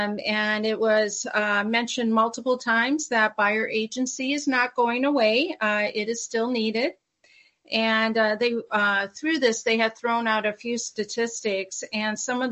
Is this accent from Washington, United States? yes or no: yes; Washington, United States; when people noticed I was from Washington, they would come up and immediately start talking about how we made our law change back in January